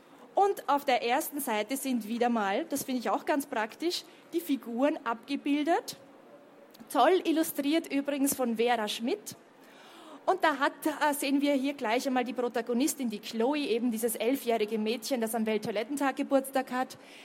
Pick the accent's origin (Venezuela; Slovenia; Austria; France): Austria; Vienna; Ich komme aus Wien, bin vor einigen Tagen hier nach Leipzig angereist